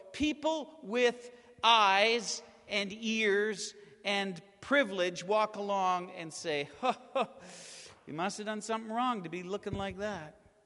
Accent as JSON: {"language": "English", "country": "Canada", "said": "I'm Canadian"}